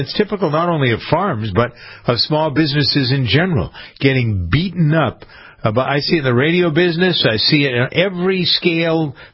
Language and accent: English; Framingham, Massachusetts, United States; a hearing that we had in my hometown of Framingham a couple of weeks ago